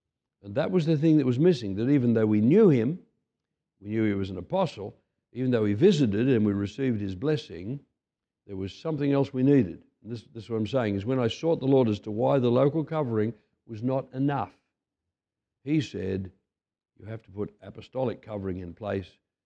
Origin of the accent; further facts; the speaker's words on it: Australia; Because as an Australian, and I was well into my 40s by this time